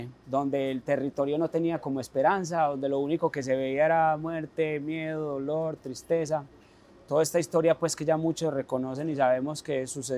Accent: Medellín, Antioquia, Colombia; Nacido y criado en la Comuna 13, un sector de la ciudad.

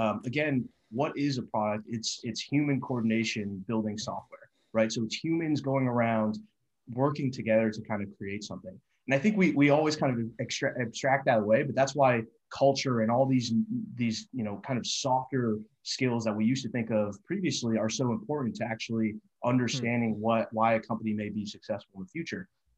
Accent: East Coast, United States; You know, I grew up on the East Coast.

